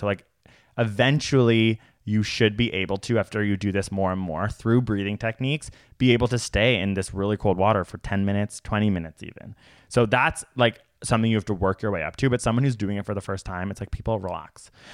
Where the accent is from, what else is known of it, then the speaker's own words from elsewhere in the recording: Canada; We are from Canada. We're so freaking lucky.